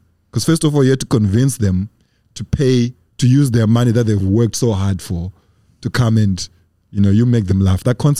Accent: Zimbabwe; English is a second language; where I was growing up in Zimbabwe, in my village specifically.

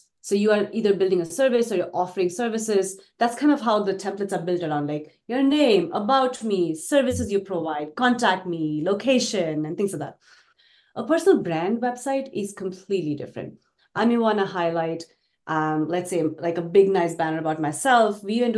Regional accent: India; now in United States; I grew up in India and I came from a very middle-class family.

